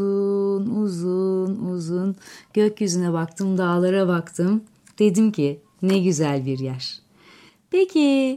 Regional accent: Aegean Region, Turkey; evet, de Ege'liyim mesela, ekşisiz olmaz.

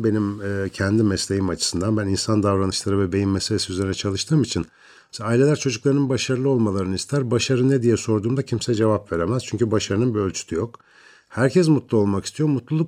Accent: Ankara, Turkey; Biz hep radyo tiyatrolarıyla böyle radyonun içinde büyüdük. Eski Ankara Radyo binasında büyüdüğümü söyleyebilirim.

